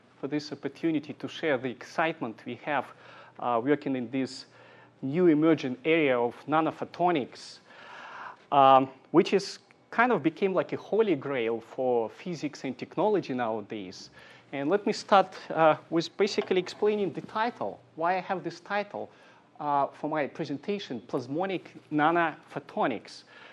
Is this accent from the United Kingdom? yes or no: no; Siberia, Russia; I'm from Siberia, eastern part of Siberia, and I have kind of cosmopolitan background. I worked in many countries.